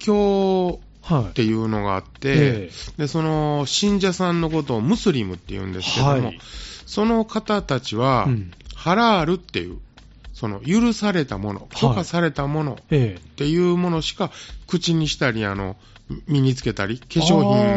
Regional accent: Sanda, Hyogo, Japan; やっぱりこうね、生まれも育ちも三田なんで

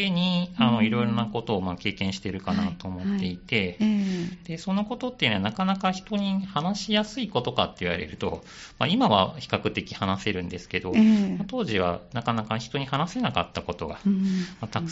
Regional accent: Nara, Japan; now in Sanda, Japan; もともと奈良県で生まれ育っているので、ちょっとサンダとは縁がなくて、十数年前に引っ越してきたというような形ですね。

